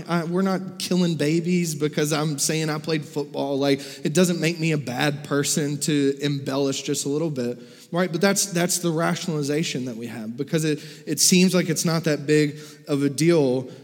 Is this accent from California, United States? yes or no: no; Kentucky, United States; Or I'm from Kentucky.